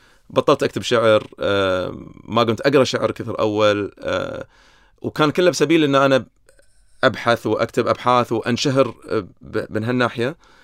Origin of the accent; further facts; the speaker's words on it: Kuwait; ولما رديت الكويت كنت هم أنا غريب، لأن أنا كويتي بس ما أتكلم كويتي عدل